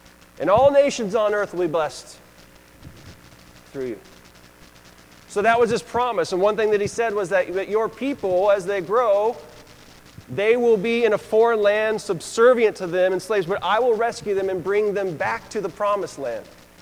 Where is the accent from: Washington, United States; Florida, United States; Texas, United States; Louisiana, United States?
Washington, United States; Seattle; also born or lived in Nampa; now in Boise, United States; I was born in Nampa, but basically grew up in Seattle.